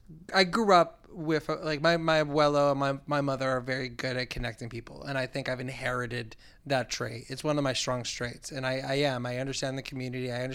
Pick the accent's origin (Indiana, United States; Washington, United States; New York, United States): New York, United States; Churchville; That's not far from me. I grew up in Chi-Lai.